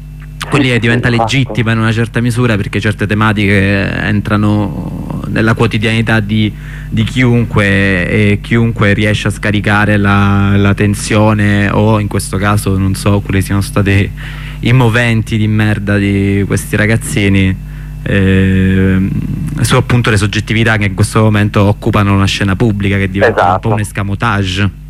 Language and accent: Italian; Catania, Sicily, Italy; Sì, è un clima nazionale, lo dico da catanese.